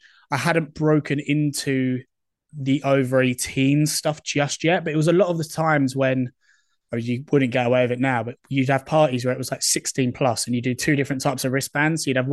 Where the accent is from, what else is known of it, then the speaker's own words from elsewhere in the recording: East of England, United Kingdom; I was playing the under 18 circuit where I grew up in Essex.